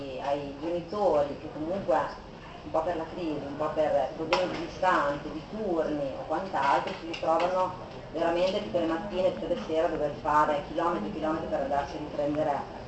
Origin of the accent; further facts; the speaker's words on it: Modena, Emilia-Romagna, Italy; vengo da Modena